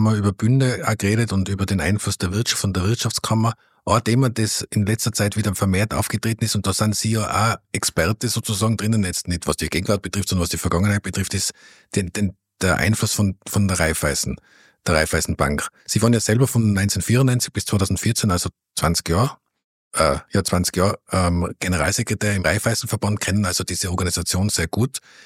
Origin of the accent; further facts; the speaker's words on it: Tyrol, Austria; Jetzt tut mir das natürlich weh, als Tiroler zu sagen